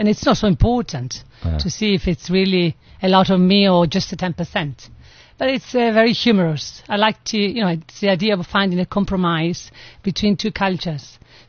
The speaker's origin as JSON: {"language": "English", "town": "Verona", "region": "Veneto", "country": "Italy", "lives_now": "Cape Town, South Africa", "said": "Yes, I'm from Verona."}